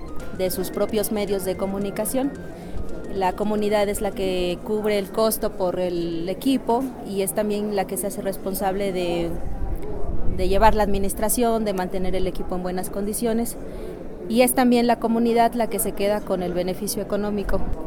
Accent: Oaxaca, Mexico; vengo del estado de Oaxaca, allá en México. Mi comunidad se llama Santa María Lotepec, está ubicada en la Sierra Mije.

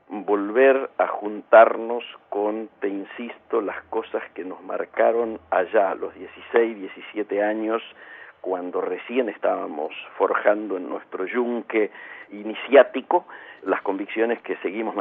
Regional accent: Argentina; me parece que amerita que, digamos, nos enorgullezcamos como argentinos

